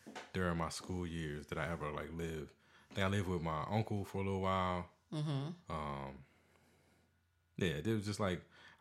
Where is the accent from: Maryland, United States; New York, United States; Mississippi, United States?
Maryland, United States; Suitland; Like, I'm from Suitland.